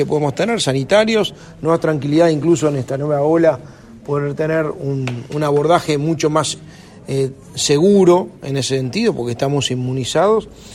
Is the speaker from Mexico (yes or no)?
no; Uruguay; como uruguayo nos da orgullo